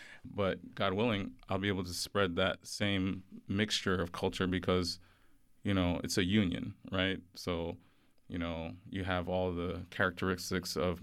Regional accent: Houston, Texas, United States; I was born in Houston. I'm as Texan as you come, you know?

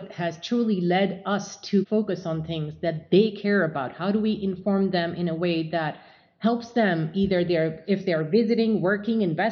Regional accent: India; my experience being Indian, growing up in India

